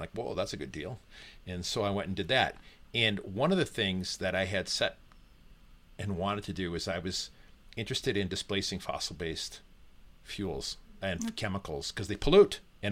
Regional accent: St. Paul, Minnesota, United States; I grew up in St. Paul, Minnesota, in the Midwest. And, you know, it's a Midwestern place.

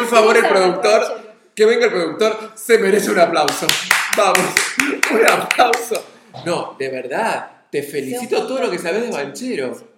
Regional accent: Buenos Aires, Argentina; cómo somos los porteños

